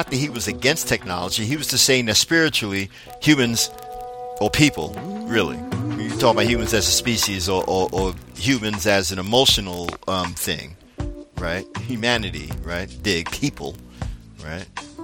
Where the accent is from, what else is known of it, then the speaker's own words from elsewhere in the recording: United States; You know, I'm an American.